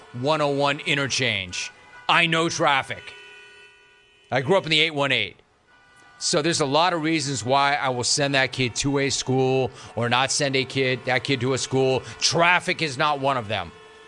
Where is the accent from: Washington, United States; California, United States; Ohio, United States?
California, United States; We're from Southern California. I think that he can live with the dreaded Boise traffic.